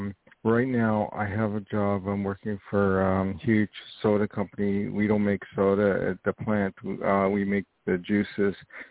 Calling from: New York, United States; I'm calling from New York.

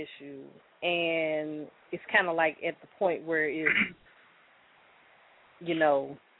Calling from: St. Louis, Missouri, United States; I'm calling from St. Louis, Missouri.

